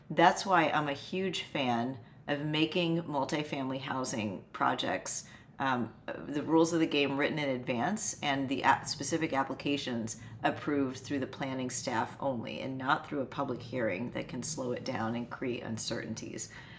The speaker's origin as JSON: {"language": "English", "town": "Houston", "region": "Texas", "country": "United States", "tie": "born or raised there", "said": "I talk about growing up in the Gulfton neighborhood in Houston"}